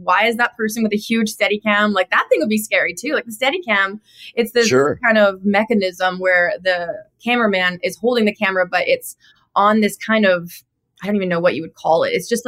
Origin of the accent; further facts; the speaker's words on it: Cloverdale, British Columbia, Canada; moved away as an adult; now in Nashville, United States; I grew up in Cloverdale, which is a rodeo town in BC.